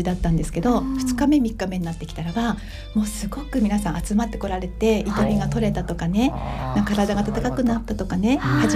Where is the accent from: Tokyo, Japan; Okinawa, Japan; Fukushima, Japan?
Fukushima, Japan; moved away; 私東北のね福島県の出身なんですけれども